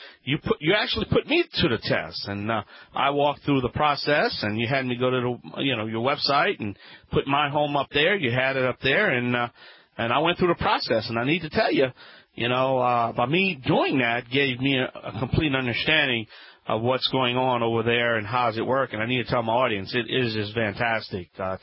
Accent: New Orleans, Louisiana, United States; I'll be attending the annual weatherization conference in my hometown of New Orleans.

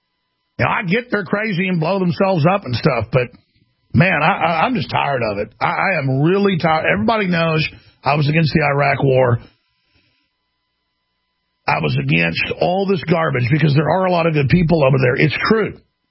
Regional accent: Dallas, Texas, United States; now in Austin, United States; where I grew up in Dallas, Texas.

